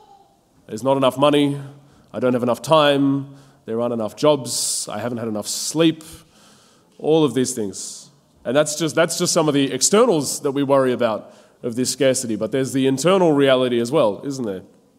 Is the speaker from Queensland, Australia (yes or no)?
no; Melbourne, Victoria, Australia; I've grown up in Melbourne. Think of a little boy growing up in Melbourne